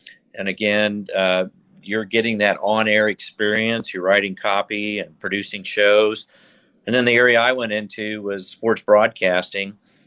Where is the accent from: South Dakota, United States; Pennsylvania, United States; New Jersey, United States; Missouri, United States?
Missouri, United States; Jefferson City; I'm originally from Jefferson City, Missouri, and my wife is from Fulton, Missouri, so just 30 miles apart.